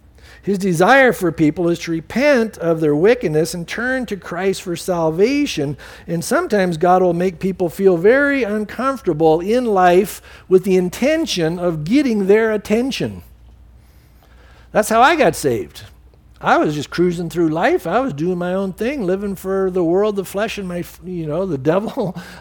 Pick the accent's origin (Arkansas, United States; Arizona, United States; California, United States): California, United States; San Diego; You know, growing up in San Diego, you get those rollers every once in a while.